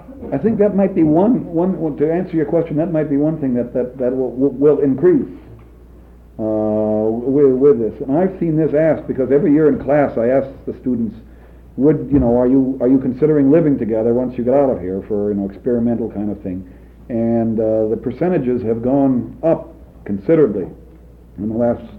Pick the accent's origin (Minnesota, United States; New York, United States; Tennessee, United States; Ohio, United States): Minnesota, United States; And since I come from Minnesota, we're the home of the big spender